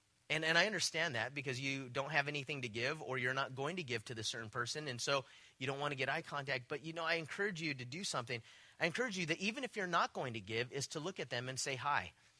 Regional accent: West Covina, California, United States; Okay, I grew up in West Covina.

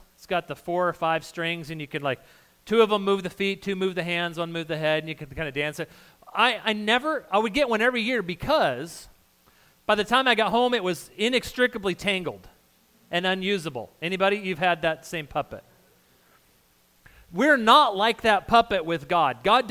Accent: Las Cruces, New Mexico, United States; I grew up in New Mexico. We used to go to Juarez a couple times a year. I grew up in Las Cruces.

